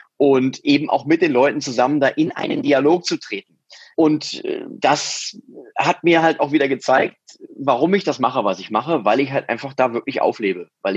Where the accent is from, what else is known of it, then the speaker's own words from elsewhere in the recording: Mainz, Rhineland-Palatinate, Germany; ich bin ja Mainzer durch und durch. Ich bin ja in Mainz geboren, ich bin hier aufgewachsen und ich komme hierher.